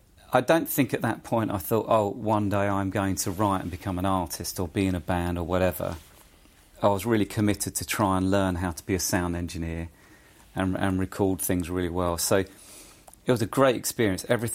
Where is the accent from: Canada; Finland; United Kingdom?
United Kingdom; East of England; So I'm this kid from Essex, you know, suddenly I'm in a studio and there's